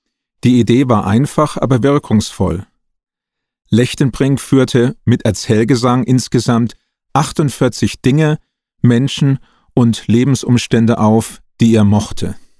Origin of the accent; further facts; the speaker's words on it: Erlangen, Bavaria, Germany; born there; in Erlangen gehabt, also in meiner Geburtsstadt.